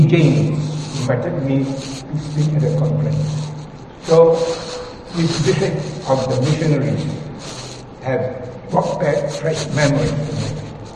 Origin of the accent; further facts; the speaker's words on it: Myanmar; I'm from Myanmar. My first association with the assembly there was in Yangon and then went to Mandalay.